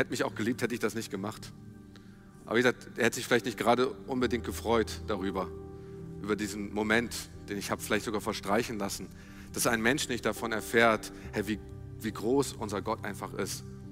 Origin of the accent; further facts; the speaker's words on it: Baunatal, Hesse, Germany; meine alte Heimatstadt Baunatal.